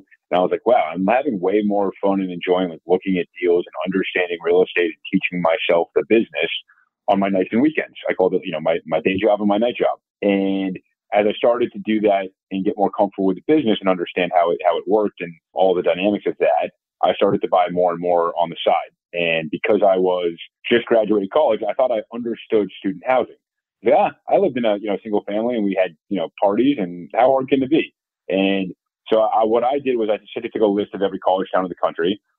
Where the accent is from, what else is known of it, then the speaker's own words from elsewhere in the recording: Boston, Massachusetts, United States; also born or lived in North Carolina; So I grew up in Boston. I went to school down in North Carolina. And then, you know, I grew up in a quasi real estate family. So, you know, my family owned a few buildings throughout the Boston metro.